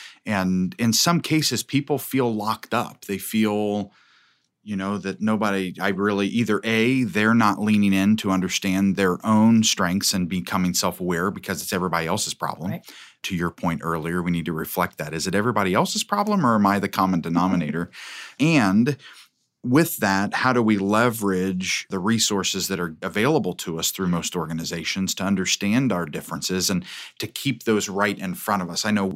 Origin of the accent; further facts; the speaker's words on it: India; Growing up as a little girl in India in the 70s is different than growing up in California in the 70s or Greater Cincinnati or Oklahoma or England.